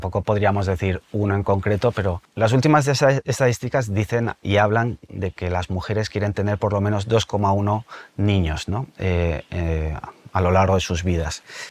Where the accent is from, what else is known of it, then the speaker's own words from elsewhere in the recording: Pamplona, Navarre, Spain; Yo soy de Pamplona.